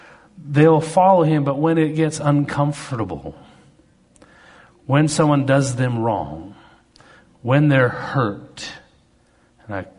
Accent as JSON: {"language": "English", "country": "Canada", "said": "I'm Canadian, mountain guy."}